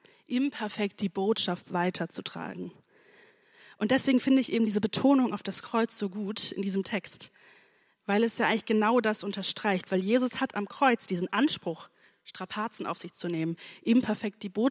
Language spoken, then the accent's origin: German; Hesse, Germany; das hier ist meine Heimatgemeinde und wir sind so, als ich von sechs bis 13 haben wir im Rheingau gewohnt.